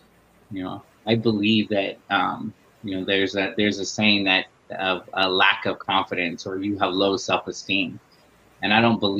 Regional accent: San Fernando, California, United States; Growing up in San Fernando and in a very Latino community, I wasn't Latino enough. I speak very little Spanish. I understand Spanish, but I don't necessarily, I'm not fluent in it.

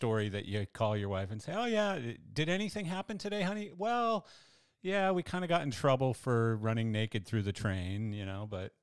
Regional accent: Canada; because I grew up in Canada skiing

